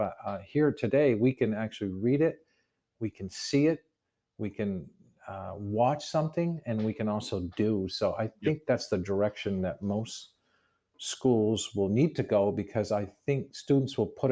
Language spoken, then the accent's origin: English; Fort Fairfield, Maine, United States; when Fort Fairfield reached out and said, we really like to have … come back home and be our superintendent, I just a sense of pride.